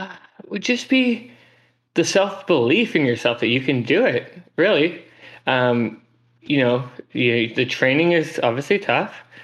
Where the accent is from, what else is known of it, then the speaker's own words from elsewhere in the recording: West Coast, United States; I'm from the West Coast. I'm used to rain.